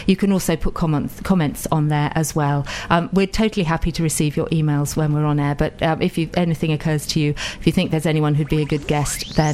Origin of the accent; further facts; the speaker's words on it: United Kingdom; being a Brit and not having had that much travel experience in the States